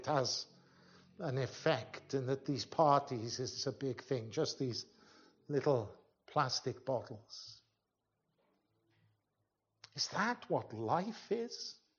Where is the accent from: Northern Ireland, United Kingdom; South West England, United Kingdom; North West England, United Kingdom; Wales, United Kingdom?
Wales, United Kingdom; Tongwynlais; I was brought up in Tongwynlais.